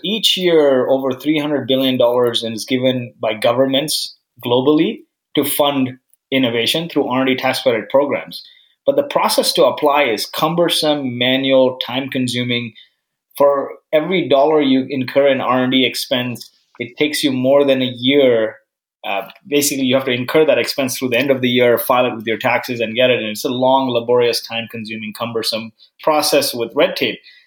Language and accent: English; Canada; now in San Francisco, United States; I'm Canadian through and through.